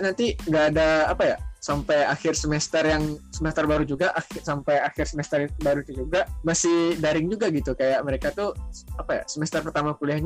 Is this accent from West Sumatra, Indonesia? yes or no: yes; Padang, West Sumatra, Indonesia; aku emang walaupun aku orang Padang, jadi kayak cocok aja sih kalau ke Bandung tuh